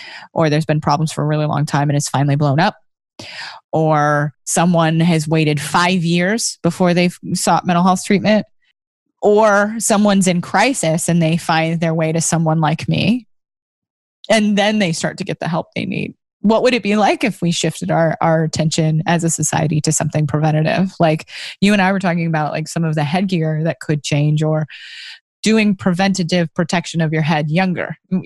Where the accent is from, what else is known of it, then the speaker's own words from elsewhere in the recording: California, United States; I have been since I was a child. I was born and raised in California. So don't even ask why I'm a 49er fan. Born and bred properly.